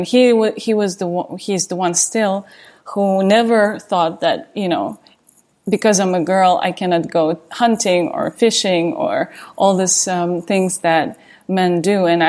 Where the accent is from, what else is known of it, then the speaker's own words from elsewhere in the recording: Tiksi, Sakha Republic, Russia; when I say to people I meet that I'm from Tiksi, people know, but only people who work in the Arctic.